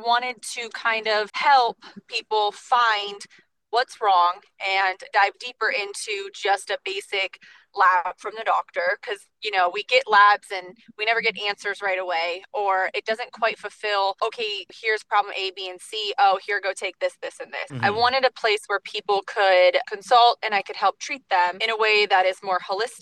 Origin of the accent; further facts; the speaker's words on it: Cleveland, Ohio, United States; moved away; So I am originally from Cleveland and I moved out this way 5 years ago.